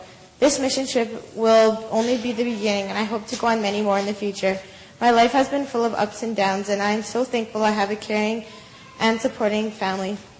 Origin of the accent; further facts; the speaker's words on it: Delmi, Saskatchewan, Canada; I'm from Delmi, Saskatchewan.